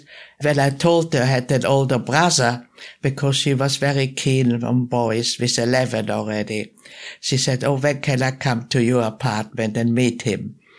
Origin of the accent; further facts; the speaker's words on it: Vienna, Austria; I said, I come from Vienna. She said, oh, you speak German? I said, yes.